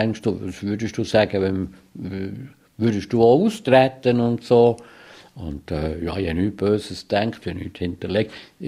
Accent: Bern, Switzerland; Aber ich habe mich als Berner und Schweizer gefühlt und für mich war Jude nichts anderes Besonderes gewesen.

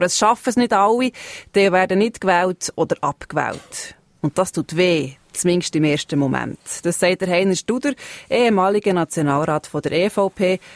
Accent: Switzerland; Das ist ja ein Konzept, das es bei uns in der Schweiz eigentlich noch nicht so gibt

